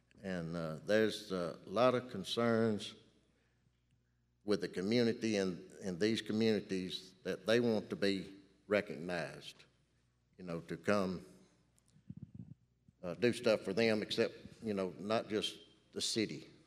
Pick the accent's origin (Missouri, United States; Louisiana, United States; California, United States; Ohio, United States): Louisiana, United States; now in Ouachita Parish, United States; I've lived in Ouachita Parish since 1980. I'm originally from West Carroll Parish, and it was a fine community to grow up in.